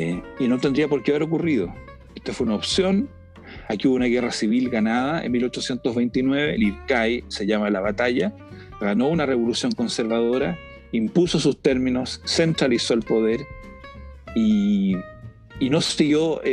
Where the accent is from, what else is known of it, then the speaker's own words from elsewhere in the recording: Santiago, Santiago Metropolitan Region, Chile; yo soy capitalino, yo toda mi vida, como te decía, he vivido en Santiago, no voy a darme las de alguien de provincia